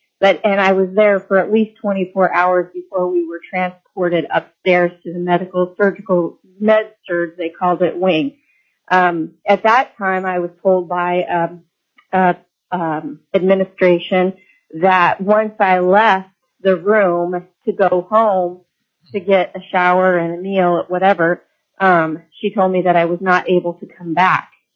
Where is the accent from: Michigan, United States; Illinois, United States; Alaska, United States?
Alaska, United States; Chugach; I'm from Chugach and one of your committee members' constituents.